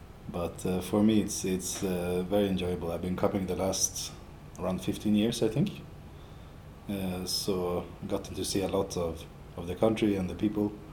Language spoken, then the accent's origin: English; Nigeria; Well, I'm Nigerian in disguise, I would say.